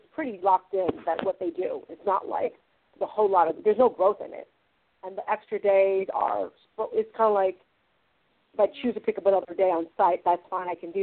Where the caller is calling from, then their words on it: California, United States; from California.